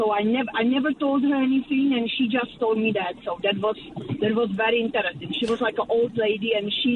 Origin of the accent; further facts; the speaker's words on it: Czechia; English is a second language; I am from Czech Republic